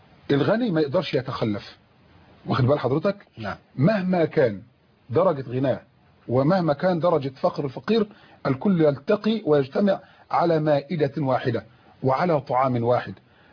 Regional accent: Egypt; على مستوى بلدنا مصر

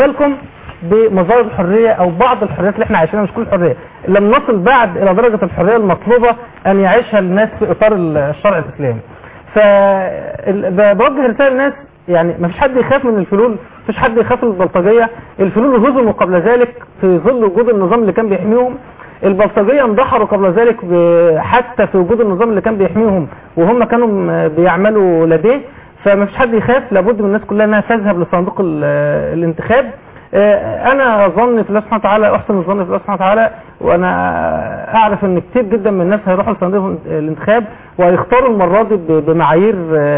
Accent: Dakahlia, Egypt; احنا عندنا في الدقهلية دوائر الدقهلية

